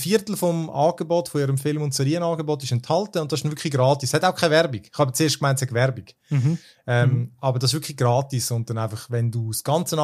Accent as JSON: {"language": "German", "country": "Switzerland", "said": "bei uns in der Schweiz"}